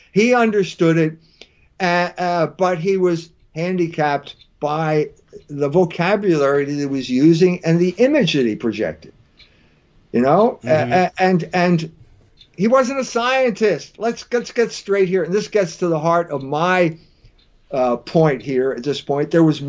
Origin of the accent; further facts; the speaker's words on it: Indiana, United States; And I'm also from Indiana, and my children went to IU Bloomington.